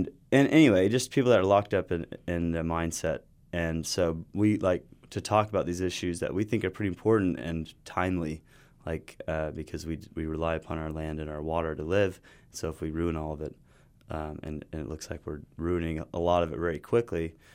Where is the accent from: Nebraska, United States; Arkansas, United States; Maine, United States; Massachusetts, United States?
Arkansas, United States; Conway; Yeah, we both grew up in Arkansas, and in my hometown of Conway, Arkansas, we had a pipeline burst about 10 miles from my house in Mayflower